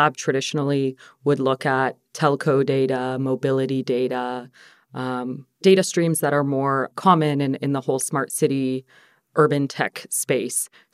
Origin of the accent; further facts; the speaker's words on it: Canada; now in United States; I finished my graduate studies in architecture in Canada at McGill University. I'm Canadian originally. And I moved to the Boston area to start a fellowship